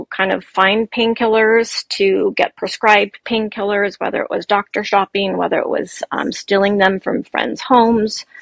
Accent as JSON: {"language": "English", "town": "Yakima", "region": "Washington", "country": "United States", "tie": "born or raised there", "said": "I was introduced to a pretty notorious drug dealer in my hometown of Yakima."}